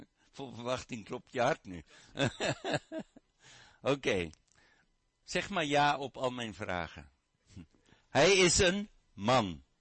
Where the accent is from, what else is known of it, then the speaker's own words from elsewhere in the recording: South Africa; Ik ben opgegroeid in Zuid-Afrika, en als je daar een herder tegenkomt van een kudde